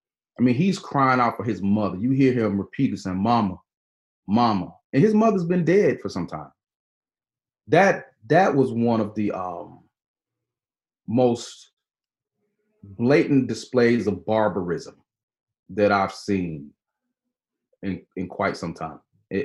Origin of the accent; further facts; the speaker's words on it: Georgia, United States; after witnessing Ahmaud Arbery down in my home state of Georgia be shot to death in the street while jogging.